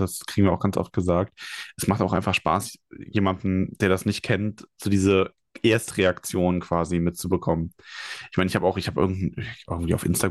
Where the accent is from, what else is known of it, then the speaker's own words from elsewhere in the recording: Solingen, North Rhine-Westphalia, Germany; now in Bavaria, Germany; In Solingen, ist in der Nähe von Düsseldorf und Köln, Wuppertal, da die Ecke. Und wohne inzwischen aber in Bayern.